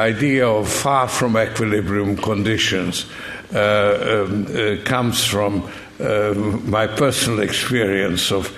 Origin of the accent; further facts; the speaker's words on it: Hungary; the experience of living in, growing up in Hungary, and experiencing Nazi occupation and then Soviet occupation.